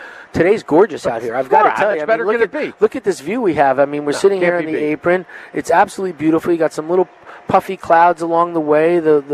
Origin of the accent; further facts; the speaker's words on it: New York, United States; I was in New York that day on 9/11, and And, you know, it's for, as a New Yorker or any person, really, especially an American